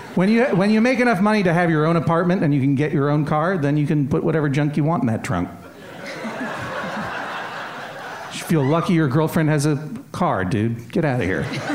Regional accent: New England, United States; but I'm from New England, that's a term of affection in New England now.

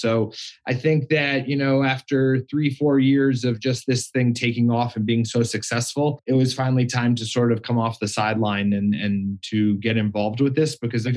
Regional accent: Colorado, United States; just sort of going to college in Boulder and growing up in Colorado, it has been around and prevalent.

